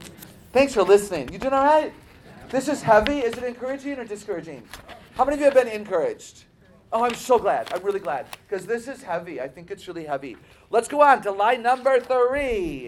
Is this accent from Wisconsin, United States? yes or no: yes; Milwaukee, Wisconsin, United States; now in Fort Worth, United States; I'm from the Milwaukee, Wisconsin area. I grew up with rye bread.